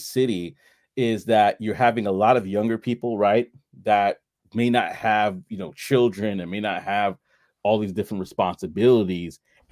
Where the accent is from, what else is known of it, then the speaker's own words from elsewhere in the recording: New York, United States; I'm gonna talk about that in a moment because I'm from New York, so I could definitely talk about it.